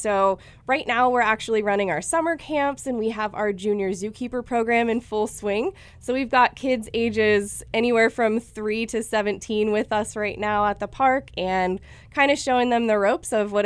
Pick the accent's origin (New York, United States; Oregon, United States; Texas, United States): Oregon, United States; Bend; Yeah, I'm from Bend, Oregon.